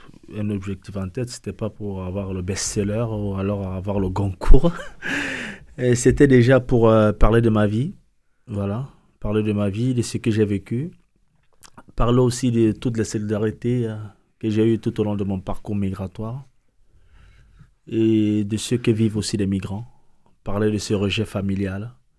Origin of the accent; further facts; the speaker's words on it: Cameroon; moved away; Parce que je suis parti du Cameroun en 2003.